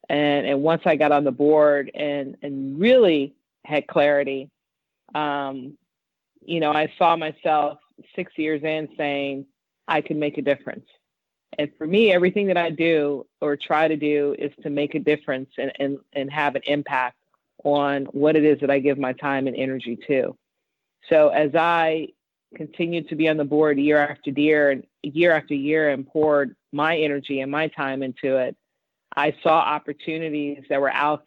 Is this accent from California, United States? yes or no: no; Chicago, Illinois, United States; I grew up in Chicago. I grew up in the inner city of Chicago